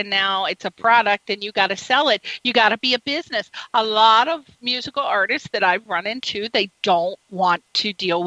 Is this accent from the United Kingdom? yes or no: yes; United Kingdom; Had to fit that in, being British, had to hit the pub in the pint.